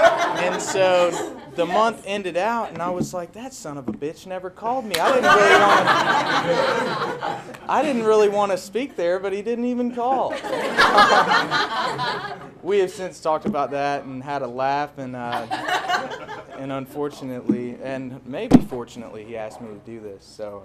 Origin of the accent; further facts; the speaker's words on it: Littleton, Colorado, United States; born there; I was born right outside of Denver, 1989. That makes me a 23-year-old mammal. I was born in Littleton, Colorado.